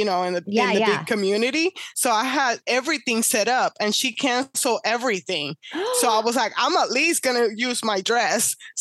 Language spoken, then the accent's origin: English; Puerto Rico; I'm originally from Puerto Rico.